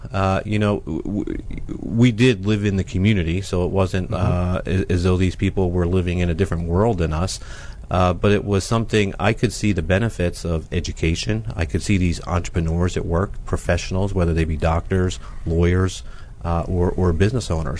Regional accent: Philadelphia, Pennsylvania, United States; moved away; No, I'm originally from Philadelphia. Came down here 15 years ago.

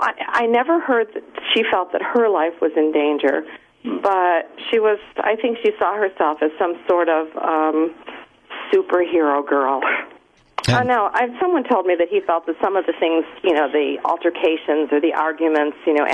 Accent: Cicero, Illinois, United States; I already mentioned I grew up in Cicero.

